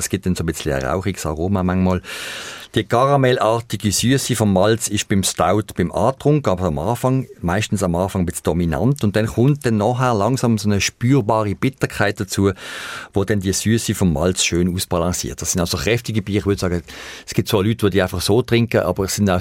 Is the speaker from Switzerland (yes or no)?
yes; Switzerland; Bei uns in der Schweiz